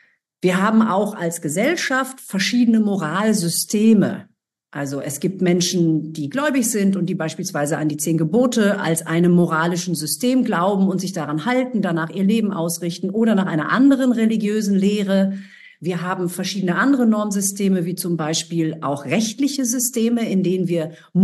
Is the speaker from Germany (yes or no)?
yes; Ibbenbüren, North Rhine-Westphalia, Germany; mein geliebtes Münster, meine Studienstadt, ist mehrfach vertreten. Also Grüße gehen in die alte Heimat. Und was ich nicht gesehen habe, ist meine Heimatstadt. Wenn jemand aus Ibbenbüren hier ist, mein Herz schlägt Ihnen entgegen